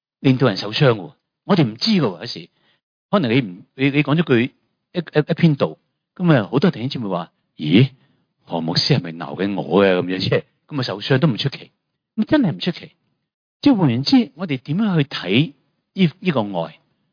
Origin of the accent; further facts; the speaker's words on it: China; 我们中国人一个说话，相见好同住难。